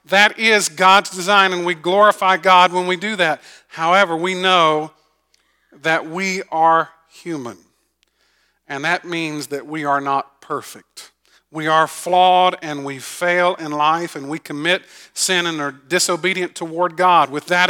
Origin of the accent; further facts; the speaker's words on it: Augusta, Georgia, United States; I grew up in Augusta, and I sort of grew up on the redneck side of town. In Augusta, in South Augusta. So I have a little bit of hood in me.